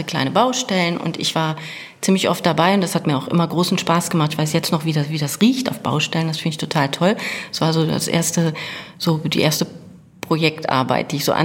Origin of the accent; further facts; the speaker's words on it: Oberhausen, North Rhine-Westphalia, Germany; born there; also offiziell, bin ich in Oberhausen geboren.